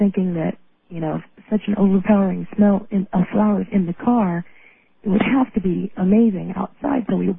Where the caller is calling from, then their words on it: Reno, Nevada, United States; I'm calling from Reno.